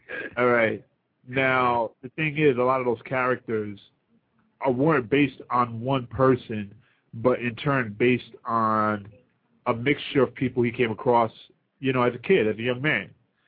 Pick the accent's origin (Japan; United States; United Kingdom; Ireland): United States; Coney Island, New York; I forget about it, man. I grew up in Coney Island.